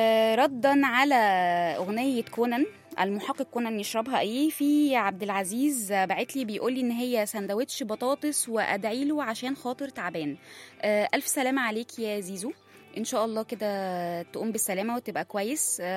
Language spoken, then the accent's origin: Arabic; Egypt; مش عارفة برضو ممكن نكون احنا الجيل ده بس، ولا هي دي حاجة كده كويسة فينا احنا كمصريين، مش عارفة.